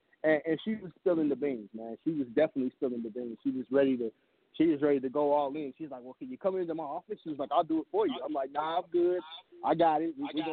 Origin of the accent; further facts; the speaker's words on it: Kansas, United States; born there; now in Missouri, United States; because of the fact that I was born in Kansas, but I reside in Missouri.